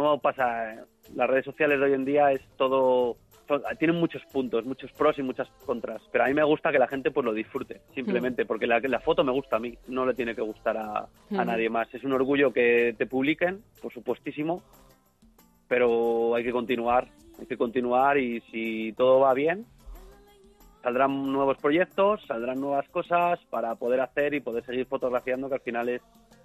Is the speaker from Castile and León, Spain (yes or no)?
yes; León, Castile and León, Spain; Aparte, soy leonés muy cazurro.